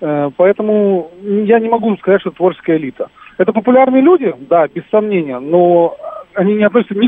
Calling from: Moscow, Russia; Я из Москвы.

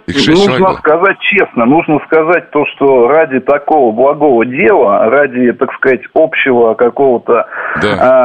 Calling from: Lipetsk, Lipetsk Oblast, Russia; Из Липецка.

